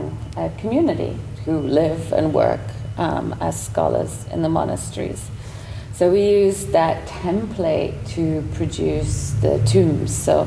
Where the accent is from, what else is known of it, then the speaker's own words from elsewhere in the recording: United Kingdom; which I'm British